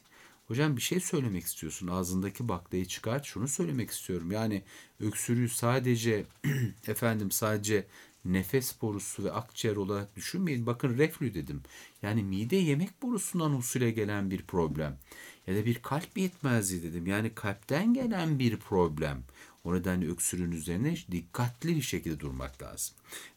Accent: Beypazarı, Ankara, Turkey; ben Ankara Beypazarlıyım. Yıllarca sobalı evlerde büyüdük.

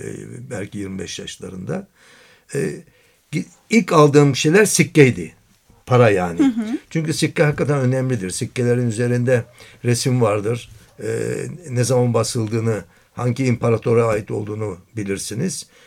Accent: Rhodes, South Aegean, Greece; ben Rodos Adası'nda doğdum. Kale içinde doğdum. Taş evler arasında ve böyle değirmenler, yel değirmenleri, fenerler.

